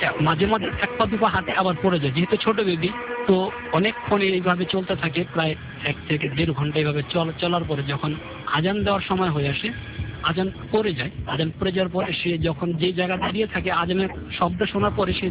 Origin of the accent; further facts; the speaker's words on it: Dhaka, Dhaka Division, Bangladesh; আমি পুরান ঢাকা থেকে এসেছি, কস্তবল এলাকা থেকে।